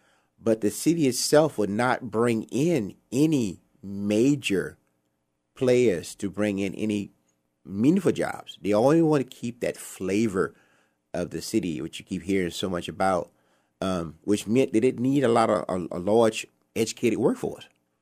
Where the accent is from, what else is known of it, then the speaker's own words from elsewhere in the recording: Boothville, Louisiana, United States; Myself, I come from the West Bank. I'm about an hour out of Lower Plaquemines, around Boothville, that area.